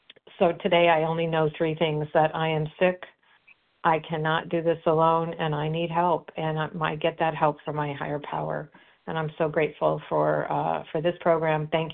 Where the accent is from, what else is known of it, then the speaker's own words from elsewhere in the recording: Florida, United States; I'm from Florida and currently in beautiful central New York.